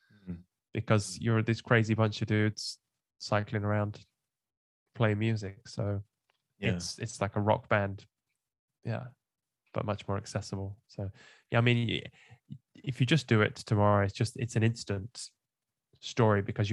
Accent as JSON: {"language": "English", "country": "United Kingdom", "said": "because I'm British and I need a tea every time"}